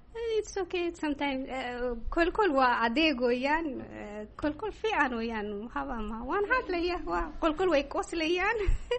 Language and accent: Somali; Dire Dawa, Ethiopia; Somali is a second language; Itoobiya, Dhiridhoo aan ka yimiday.